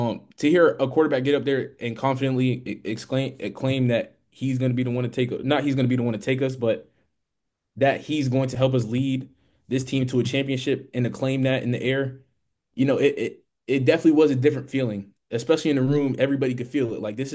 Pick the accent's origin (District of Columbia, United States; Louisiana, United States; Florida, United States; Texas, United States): Florida, United States; where I'm from Florida, I'm coming up here 18 hours away.